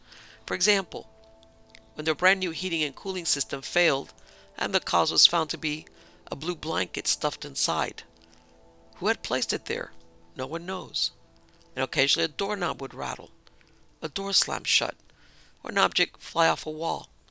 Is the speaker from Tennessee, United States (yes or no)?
no; Ravenswood, West Virginia, United States; I grew up in Ravenswood, West Virginia. My parents were the proprietors of the local Washington Motel. As a result, I practically grew up there, as did my older sister and brother.